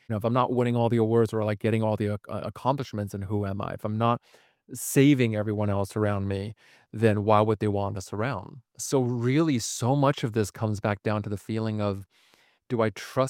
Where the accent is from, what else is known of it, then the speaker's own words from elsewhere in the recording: Vancouver, British Columbia, Canada; So where I'm like, oh, I'm from Vancouver.